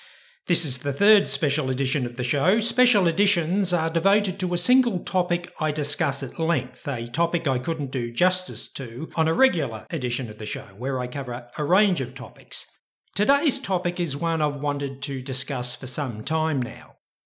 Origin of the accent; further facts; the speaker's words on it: Australia; So the new website had to be at a new URL with the name of my home country in it. Hence, Christian Identity Australia.